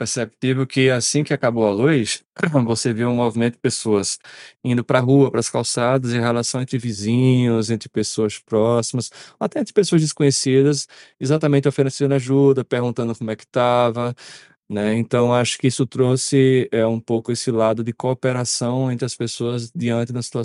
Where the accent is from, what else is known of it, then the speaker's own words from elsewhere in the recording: Northeast Region, Brazil; Eu tenho a obrigação, como nordestino, ter uma rede em casa.